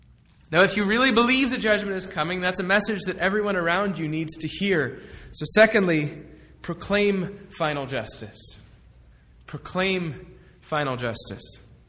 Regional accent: Boston, Massachusetts, United States; When I was growing up in Boston, when we went to Red Sox games, when we were walking from the train station to Fenway Park, we would always pass this man

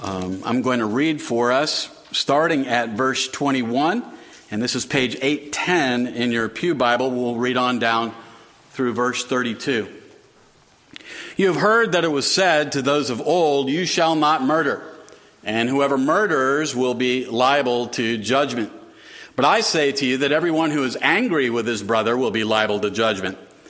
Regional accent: Roanoke, Virginia, United States; My teen years were then misspent in Roanoke, Virginia, and I was far from the Lord.

